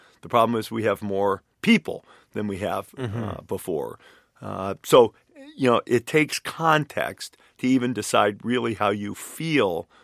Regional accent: Detroit, Michigan, United States; born or raised there; also born or lived in Boston / Seattle

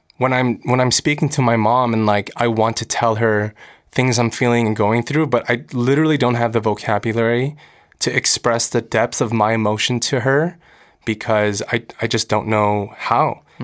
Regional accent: United States; as a kid, I was like, I'm American. I'm growing up in America. I speak English.

